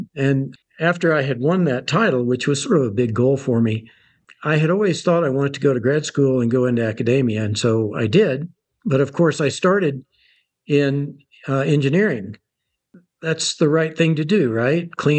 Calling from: Salt Lake City, Utah, United States; Salt Lake City, Utah.

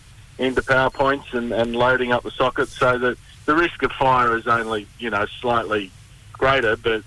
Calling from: Sydney, New South Wales, Australia

